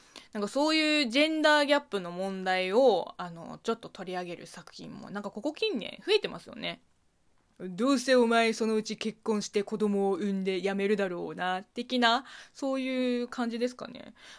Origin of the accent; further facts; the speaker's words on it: China; この番組は中国生まれ、中国育ちの私、